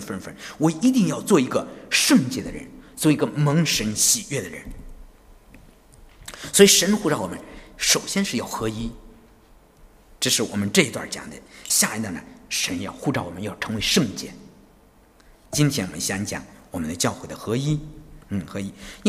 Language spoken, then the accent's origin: Chinese; China; 我们中国人的谦虚啊，都是虚假的客套，是吧？